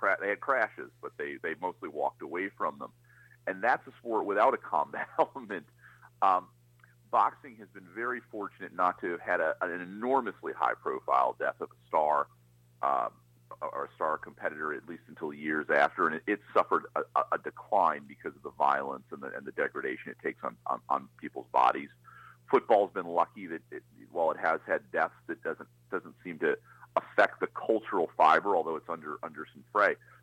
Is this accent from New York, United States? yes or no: yes; New York, United States; I grew up on the Orange County side of that.